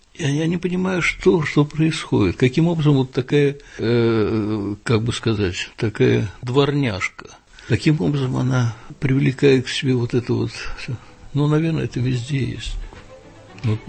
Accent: Moscow, Russia; Я родился в Москве, жил в Москве и учился в Москве. Я работал в Москве, хотя очень много ездил. Я был истинный, так сказать, житель большого города и москвич.

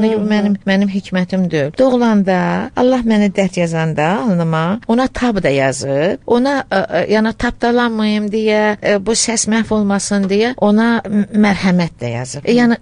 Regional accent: Baku, Azerbaijan; born there; Bakıda doğulmuşam, qızım, işarədir. Bakıda doğulmuşam

